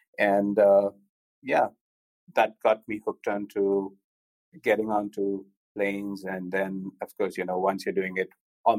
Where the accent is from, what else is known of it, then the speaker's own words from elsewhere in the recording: Delhi, India; moved away as an adult; now in Mumbai, India; I'm actually from Delhi. I spent all my childhood there. did all my studies there. And then when work came calling, joined a bank, and they threw me over to Mumbai. So I've been based here for about 15 years now.